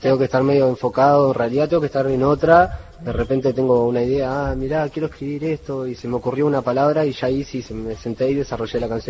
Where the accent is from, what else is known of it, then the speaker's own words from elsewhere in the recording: Montevideo, Uruguay; born there; En la zona donde yo nací... Yo le digo barrio Mercado Modelo